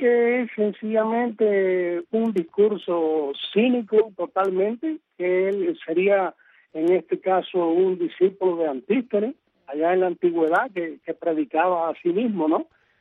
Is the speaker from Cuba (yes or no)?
yes; Puerto Padre, Las Tunas, Cuba; mira, esta joven tuvo en Irlanda la suerte que yo no tengo aquí en Puerto Padre, en mi tierra